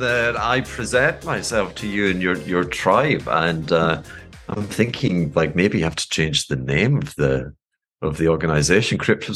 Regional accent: Glasgow, Scotland, United Kingdom; But I was born in Glasgow. I was born under very, very modest circumstances, lived in a, if you will, the Americans would call it a project. It was violent. Our family were kind of not accepted.

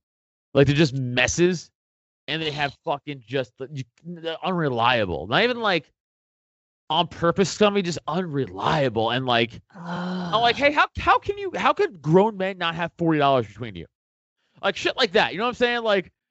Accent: New York, United States; now in Pennsylvania, United States; I'm from New York and I'm in Pennsylvania now.

